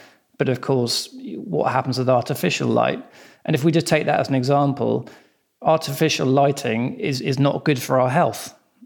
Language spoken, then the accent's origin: English; London, United Kingdom; I was born and raised in London